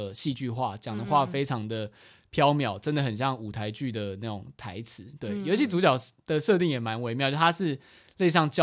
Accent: United States; 我们美国人就只要去爆破或者去就是去找到一个东西去消灭

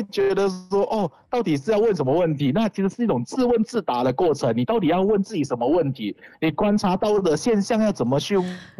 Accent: Johor Bahru, Johor, Malaysia; also born or lived in Perak; 我刚才很有点比较简便的说我是新山人，可是其实我家里有很多迁移的经验，我家里是从霹雳迁移到柔佛去居住定居的

